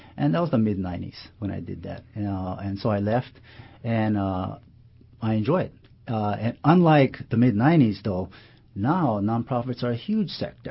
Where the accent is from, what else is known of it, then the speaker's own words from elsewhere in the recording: Hawaii, United States; Well, I grew up here in Hawaii, and I went to undergraduate here at the University of Hawaii.